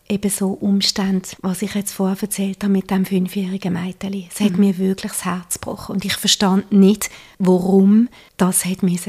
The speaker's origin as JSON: {"language": "German", "country": "Switzerland", "said": "wie komme ich als Schweizer Frau jetzt mit Grönland in Kontakt?"}